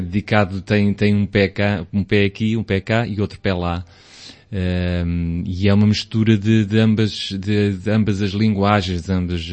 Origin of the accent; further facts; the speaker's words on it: Ílhavo, Aveiro, Portugal; born there; Bom, eu nasci aqui em Ilhavo, para todos os efeitos